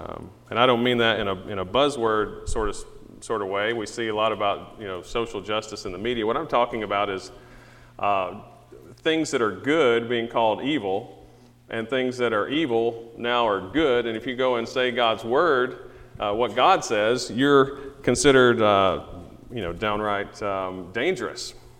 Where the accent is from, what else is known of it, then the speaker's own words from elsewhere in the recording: the South, United States; accent: southern; That maybe I lost some of my southern accent. But up there, they would say, well, what happened to your voice? Because I grew up in the South.